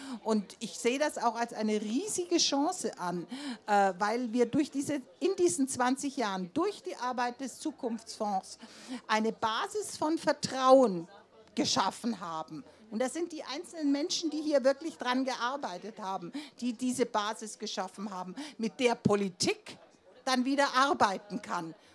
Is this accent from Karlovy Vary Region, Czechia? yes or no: yes; Cheb, Karlovy Vary Region, Czechia; Also nicht nur, ich sage jetzt aus meiner Heimat, Chep, sondern Eger Chep.